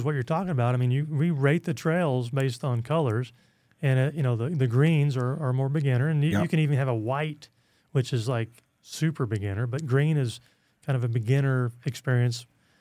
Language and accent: English; Bentonville, Arkansas, United States; met a lady from Ontario that didn't even know I was from Bentonville.